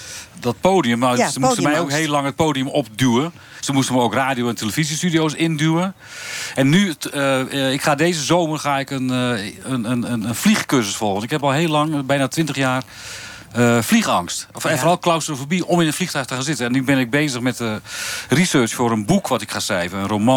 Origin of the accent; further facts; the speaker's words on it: Groenlo, Gelderland, Netherlands; Mijn achterhoekse leven, toen ik bier begon te drinken, was ik hier al weg.